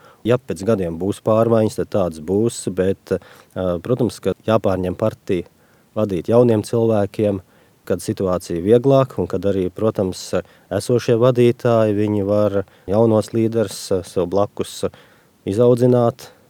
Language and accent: Latvian; Riga, Latvia; born there; Jā, es esmu dzimis Rīgā.